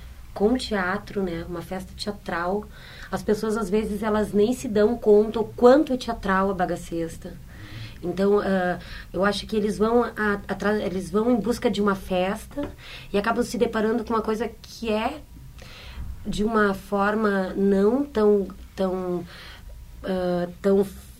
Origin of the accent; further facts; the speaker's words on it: Rio Grande do Sul, Brazil; Eu sou gaúcho.